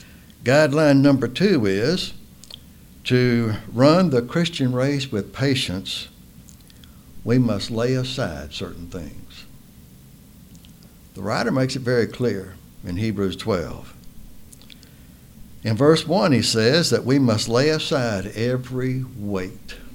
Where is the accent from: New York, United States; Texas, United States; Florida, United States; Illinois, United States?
Florida, United States; Well, I'm from Florida, so I'm not used to climbing mountains